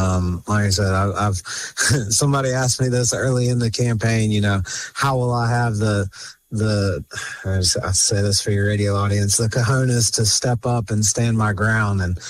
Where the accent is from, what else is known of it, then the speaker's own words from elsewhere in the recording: Alabama, United States; So, I grew up in Baldwin County.